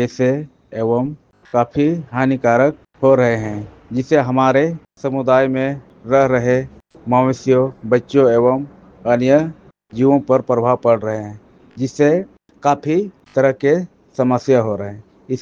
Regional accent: Majdiha, Jharkhand, India; ग्राम मजडीहा, प्रखंड काठीकुंड, जिला दुमका का रहने वाला हूँ।

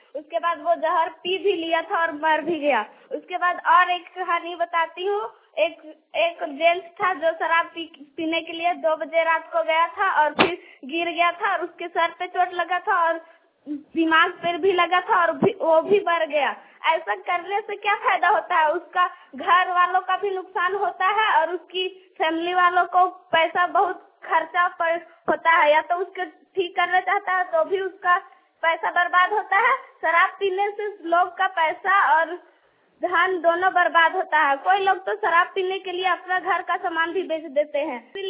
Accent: Hathiyari, Jharkhand, India; कक्षा 8 की छात्रा हूँ। मैं हथियारी से आती हूँ। मैं विद्यालय मुरांगी में पढ़ती हूँ, जिला हजारीबाग।

